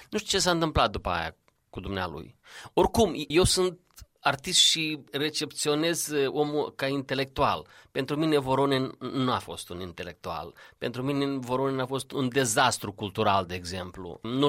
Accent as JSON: {"language": "Romanian", "town": "Florești", "region": "Florești District", "country": "Moldova", "said": "Sunt toți din Florești, de la mine, de raion. Am zis că sunt născut în județul președinților."}